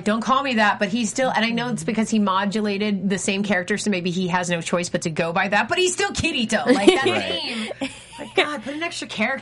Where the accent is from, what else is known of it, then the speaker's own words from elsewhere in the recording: United States; Which, I'm American. I don't know those meters.